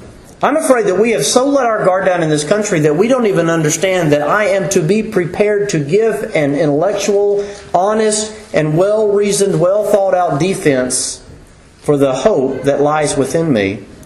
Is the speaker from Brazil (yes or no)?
no; Alabama, United States; Is it because I'm from Alabama?